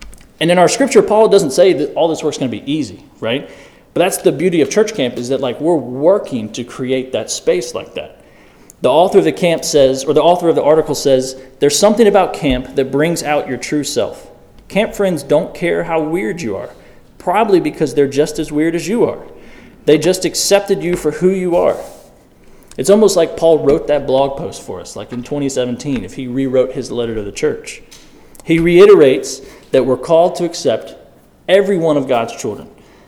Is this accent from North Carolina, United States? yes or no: yes; Greensboro, North Carolina, United States; We grew up in Greensboro. I learned to swim at Christ Mount in that pool that no longer exists.